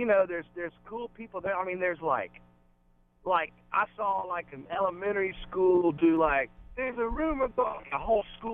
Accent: South Carolina, United States; I mean, man, we're from South Carolina, a little town, you know.

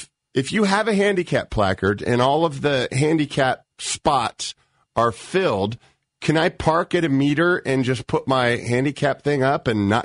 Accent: Redwood City, California, United States; also born or lived in San Francisco; Well, can I say I'm a San Francisco guy if I grew up in Redwood City? Well, see, I was born in San Francisco, so that makes me a San Francisco guy, right?

